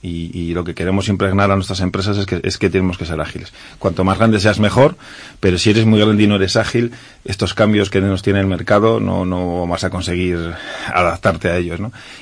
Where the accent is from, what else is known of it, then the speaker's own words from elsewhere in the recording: León, Castile and León, Spain; Vengo de León. Y en León estoy y en León quiero seguir, ¿no?